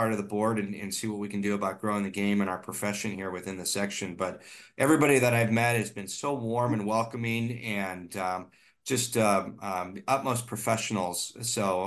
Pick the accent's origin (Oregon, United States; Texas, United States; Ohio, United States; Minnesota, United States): Ohio, United States; I'm from Ohio. I didn't see white sand before.